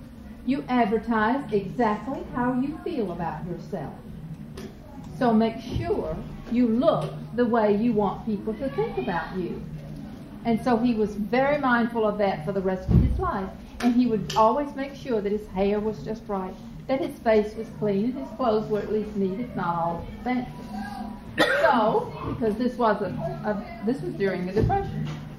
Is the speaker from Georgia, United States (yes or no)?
yes; Atlanta, Georgia, United States; I am from Atlanta, and Atlanta's gotten to be quite a big city now.